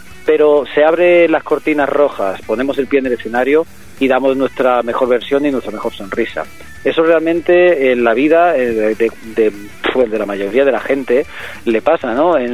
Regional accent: South, Spain; now in Segovia, Spain; me crié por el sur. Ajá. Pero ahora mismo estoy por Segovia.

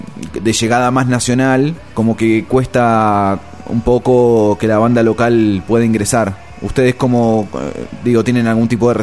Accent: San Martín, Buenos Aires Province, Argentina; yo cuando era chico vivía en San Martín, y dije, ¿cómo llegó desde la otra punta del conurbano?

